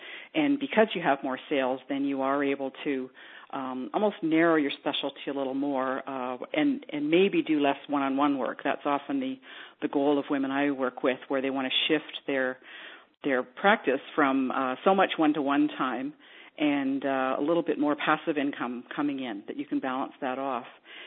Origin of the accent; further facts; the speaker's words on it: Toronto, Ontario, Canada; also born or lived in British Columbia; I'm Canadian, live just outside Toronto. I was in British Columbia for 10 years and then moved back to my hometown's Toronto, so I moved back to Ontario a few years ago.